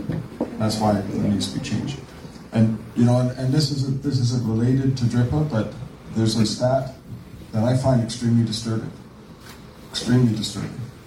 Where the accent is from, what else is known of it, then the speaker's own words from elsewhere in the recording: British Columbia, Canada; I'm sorry, I'm Canadian. I'm a proud Canadian. I'm British Columbian. I'm a proud British Columbian.